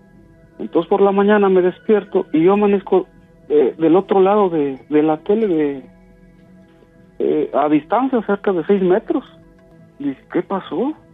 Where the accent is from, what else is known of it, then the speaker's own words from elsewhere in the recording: San Luis Potosí, Mexico; now in Kingston, United States; Ahorita estoy residiendo en Kingston, Texas, pero yo soy originario de San Luis Potosí.